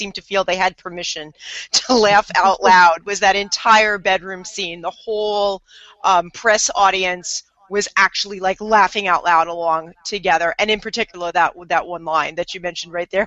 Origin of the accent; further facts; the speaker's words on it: United States; I get it. I'm an American.